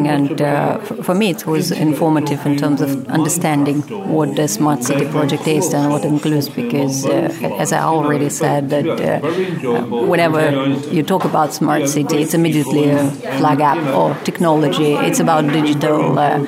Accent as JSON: {"language": "English", "town": "Leicester", "region": "East Midlands", "country": "United Kingdom", "said": "I'm from Leicester."}